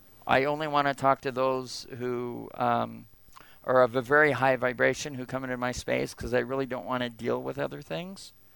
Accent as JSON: {"language": "English", "town": "Temple City", "region": "California", "country": "United States", "tie": "born or raised there", "also_born_or_lived": "Los Angeles", "said": "As a really young child, moved from Los Angeles to the San Gabriel Valley, and I grew up in the San Gabriel Temple City area."}